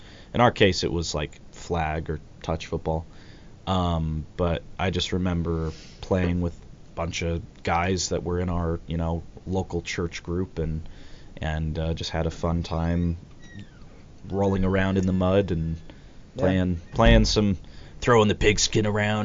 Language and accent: English; Miami, Florida, United States; The Dolphins. I grew up in Miami, so I have lots of loyalty for the Dolphins